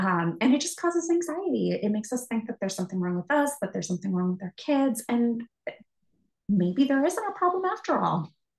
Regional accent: United States; the huge cultural differences between my experiences as a parent and growing up in America

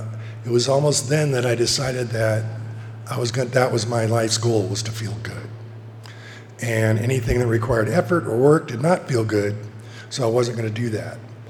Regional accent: Ridgecrest, California, United States; also born or lived in Trona; I grew up here in Ridgecrest. I was actually born in Trona, which may explain a lot. But yeah, so I was born in Trona, but grew up here in Ridgecrest. I'm the youngest of four kids.

